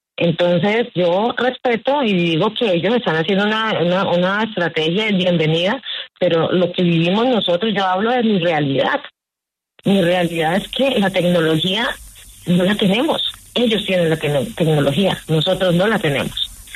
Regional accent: Colombia; lo digo como colombiana

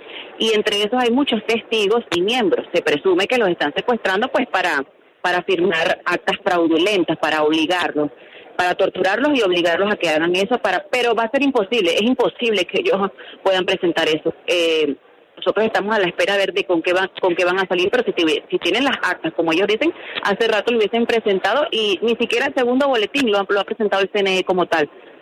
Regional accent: Venezuela; son las expectativas que manejamos nosotros como venezolanos

